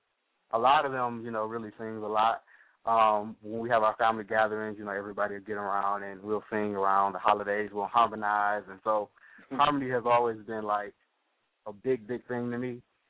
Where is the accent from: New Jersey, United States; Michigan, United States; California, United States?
Michigan, United States; Detroit; born there; Well, as you said, I was born in Detroit. I started singing at the age of 3, I think.